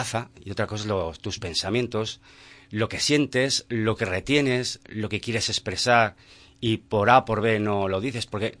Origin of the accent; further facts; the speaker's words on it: Burgos, Castile and León, Spain; Vengo de Burgos y ahora estoy disfrutando del buen clima que hace en Andalucía